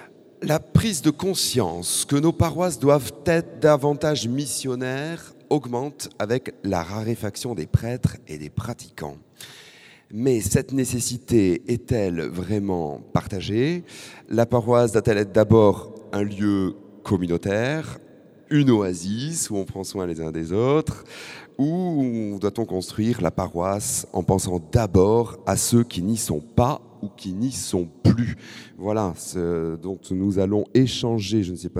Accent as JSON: {"language": "French", "town": "Lourdes", "region": "Occitanie", "country": "France", "said": "Je viens de Lourdes"}